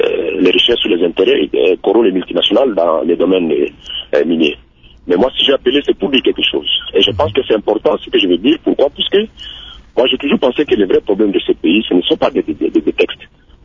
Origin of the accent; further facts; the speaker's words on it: Ituri, DR Congo; Je prends les cas, par exemple, des mondes africains, ici chez nous en Ituri.